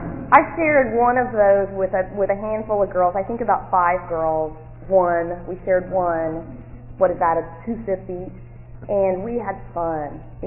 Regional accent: Dallas, Texas, United States; I'm from Dallas, Texas, born and raised there. I've been out here for a little over three years.

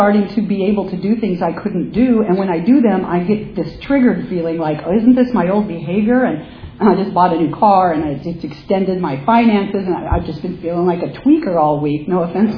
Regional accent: Pomona, California, United States; So let me tell you who I am. I'm a kid from Pomona.

